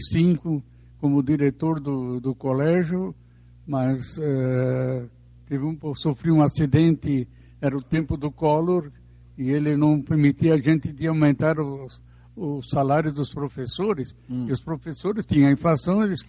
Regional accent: Blumenau, Santa Catarina, Brazil; born there; eu nasci em Blumenau e não era cidade de coisa, mas quando eu vim para cá, gostei de trabalhar na terra

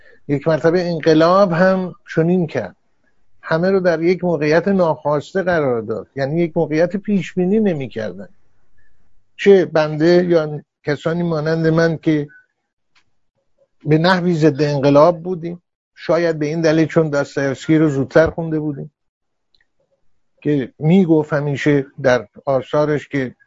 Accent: Masjed Soleyman, Khuzestan, Iran; من در شهری بزرگ شدم که اولا یه شهر سیاسی بود، مسجد سلیمان، و شهر مذاهب مختلف بود. ما کلیسا داشتیم، ما هموطنان بهایی ما بودن

